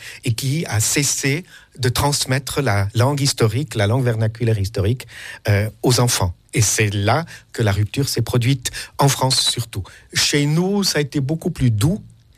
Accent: Jura, Switzerland; on l'observe aussi chez nous dans le Jura.

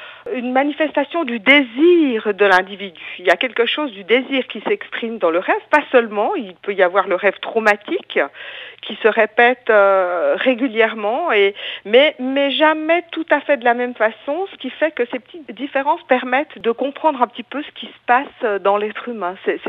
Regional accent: Le Noirmont, Jura, Switzerland; D'ailleurs, je suis originaire du Noirmont et je trouve que c'est une région absolument magnifique.

